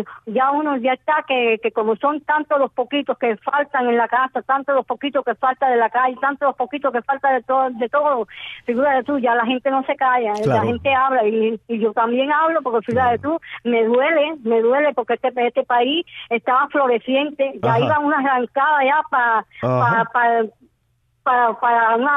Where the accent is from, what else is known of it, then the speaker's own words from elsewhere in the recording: Camajuaní, Villa Clara, Cuba; now in Miami, United States; ahí en Miami, y los que me están oyendo, que seguro que me están oyendo en mi tierra, ahí en Camajuaní